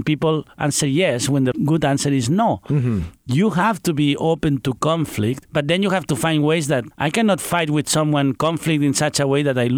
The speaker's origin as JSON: {"language": "English", "country": "Spain", "second_language": "English", "lives_now": "United States", "said": "I'm from Spain, and we are very straight also."}